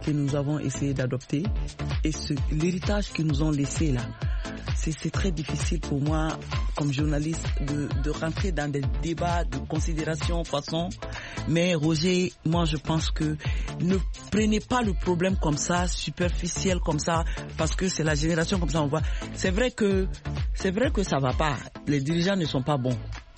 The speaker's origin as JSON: {"language": "French", "country": "Mali"}